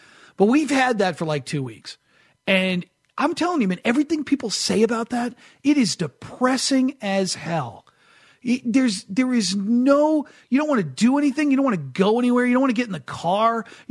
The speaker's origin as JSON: {"language": "English", "region": "New Hampshire", "country": "United States", "tie": "born or raised there", "said": "I didn't grow up in a place that had a lot of rain. I mean, I grew up in New Hampshire, so it would rain, and then we'd have a bunch of days of sunshine"}